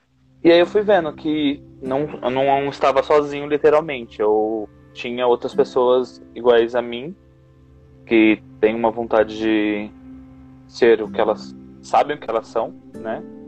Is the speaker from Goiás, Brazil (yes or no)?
no; Campinas, São Paulo, Brazil; now in São Paulo, Brazil; Eu sou de Campinas, na verdade. Hoje eu moro em São Paulo, mas eu sou de Campinas, interior de São Paulo.